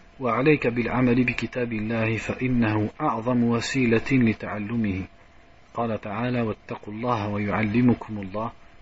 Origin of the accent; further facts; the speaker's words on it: France; comme nous on est de France, on est des fainéants